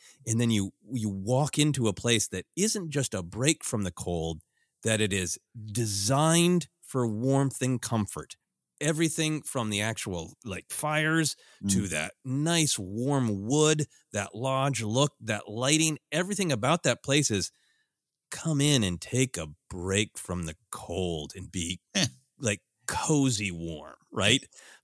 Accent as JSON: {"language": "English", "region": "Minnesota", "country": "United States", "tie": "born or raised there", "said": "This taps into this great part of winter that I have fond memories of in growing up in Minnesota, which is the respite."}